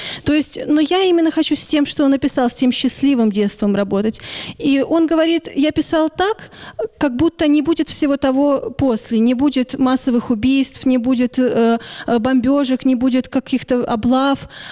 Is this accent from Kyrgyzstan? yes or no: no; Lviv, Lviv Oblast, Ukraine; меня охранники спрашивают, а вы откуда? Ну, думая, что я, значит, туристка. Я говорю, из Львова.